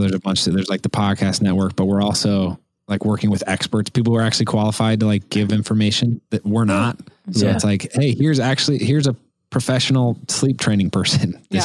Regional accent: Indiana, United States; she's from Iowa. I'm from Indiana.

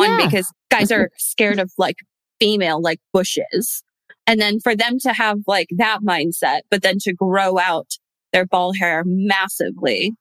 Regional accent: United States; I am from the States where I feel like most men, not all men, but most men are circumcised, right?

